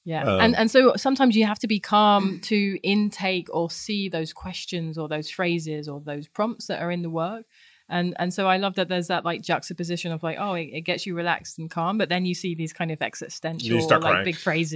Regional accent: London, United Kingdom; my time growing up in London

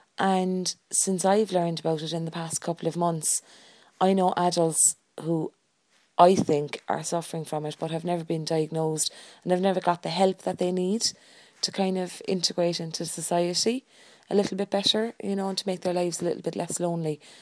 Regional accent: Cork, Munster, Ireland; from Cork on Audioboo.

